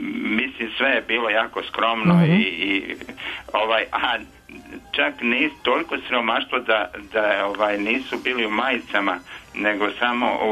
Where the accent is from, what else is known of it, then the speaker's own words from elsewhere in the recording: Doboj, Republika Srpska, Bosnia & Herzegovina; Nego bi ja pričao svoje djetinjstvo u Doboju.